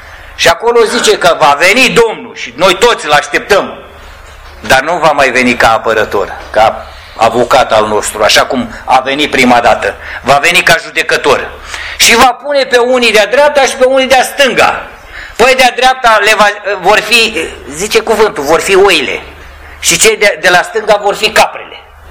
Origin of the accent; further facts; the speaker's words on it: Oltenia, Romania; now in Ploiești, Romania; Vin din Ploiești, dar sunt din Oltenia.